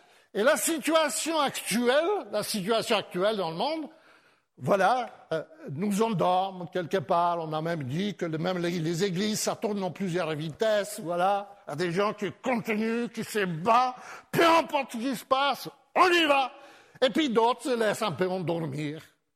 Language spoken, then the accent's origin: French; France; oui, je viens de France, je suis un pasteur.